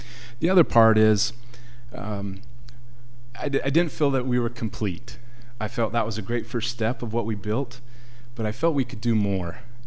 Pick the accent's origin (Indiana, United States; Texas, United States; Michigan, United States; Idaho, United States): Idaho, United States; Preston; I grew up down in Preston, down in the Cache Valley on the Idaho side.